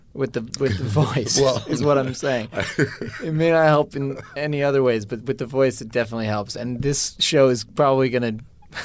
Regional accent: Chicago, Illinois, United States

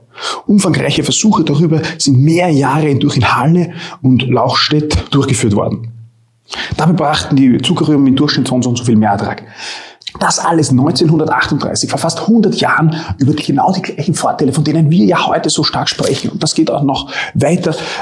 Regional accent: Austria; zumindest bei uns in Österreich bemerkenswert

